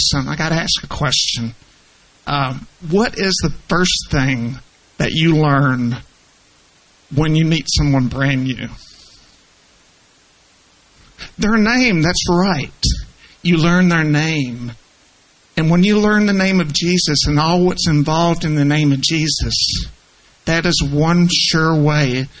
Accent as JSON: {"language": "English", "region": "Louisiana", "country": "United States", "said": "I'm originally from Louisiana. I did spend time in Arkansas."}